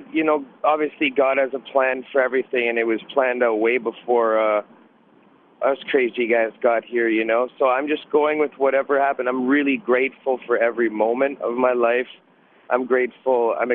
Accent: Toronto, Ontario, Canada; We're heading down to my hometown, Toronto.

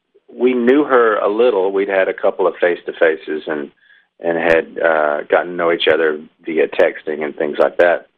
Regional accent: Alabama, United States; I'm from Alabama, Joy's from California, but she lives in Nashville

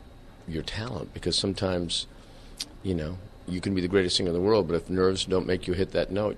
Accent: Canada; Oh, listen, I'm Canadian. I grew up here.

